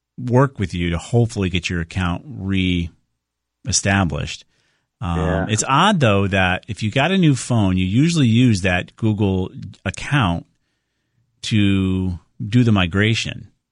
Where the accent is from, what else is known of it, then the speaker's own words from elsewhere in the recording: Southington, Connecticut, United States; let's go on to Bill in my hometown of Southington.